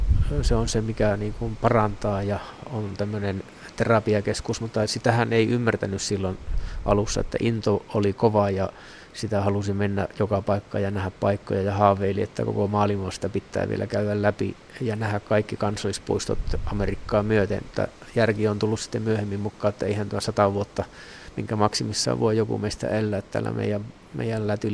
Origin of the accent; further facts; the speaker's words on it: Suomussalmi, Kainuu, Finland; Pikkupoikana, kun siellä Suomussalamella ihan muutaman vuoden ikäisenä könysin metässä yksikseen ja tein nuotioa ja pimeydessä kahtelin nuotion rätinässä niitä puita omassa kotitalon metässä, niin se on jo sieltä lähtenyt se lapsuustausta